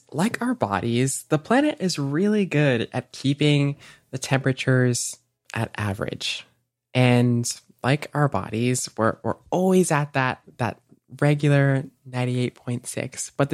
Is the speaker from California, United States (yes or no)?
no; Connecticut, United States; I am from Connecticut, just like Olivia, in the United States.